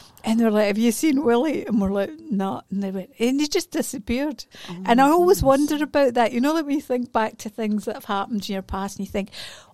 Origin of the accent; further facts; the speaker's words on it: Scotland, United Kingdom; But we're Scottish, so we like a bargain.